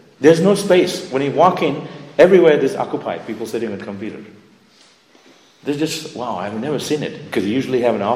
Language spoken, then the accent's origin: English; India; I grew up in India. I didn't have any running train in a room.